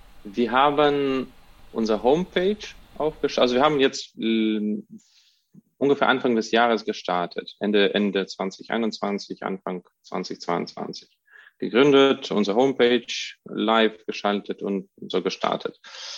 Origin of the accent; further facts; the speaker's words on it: Russia; Ich komme selbst aus Russland.